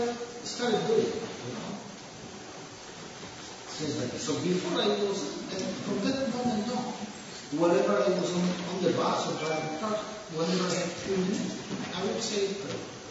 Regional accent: Poland; So, I'm coming from Poland.

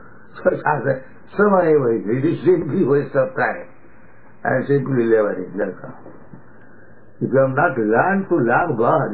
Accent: India; So, if I say, because I am Hindu, I am Indian, that Krishna is the supreme

